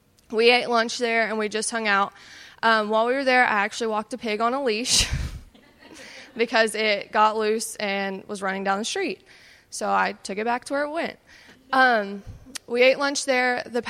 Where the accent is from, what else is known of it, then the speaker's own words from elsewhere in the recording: Texas, United States; Of course, when you wake up to an earthquake, being a Texan, you don't know what to do.